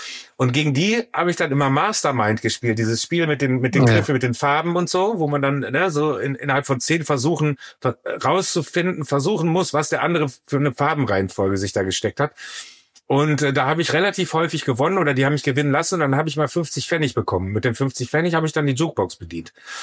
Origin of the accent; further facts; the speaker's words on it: Soest, North Rhine-Westphalia, Germany; ich bin in Soest geboren und aufgewachsen. Meine Familie mütterlicherseits kommt tatsächlich aus Herford. Ich habe da auch viel Zeit verbracht in meinem Leben.